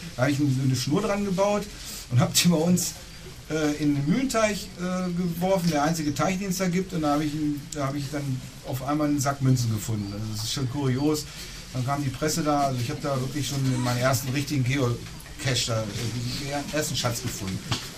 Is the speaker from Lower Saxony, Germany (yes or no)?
yes; Salzgitter, Lower Saxony, Germany; Und ich komme aus Salzgitter